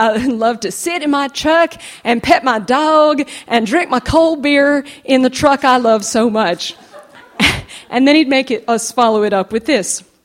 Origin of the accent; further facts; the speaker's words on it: Dallas, Texas, United States; and I grew up in the Dallas area.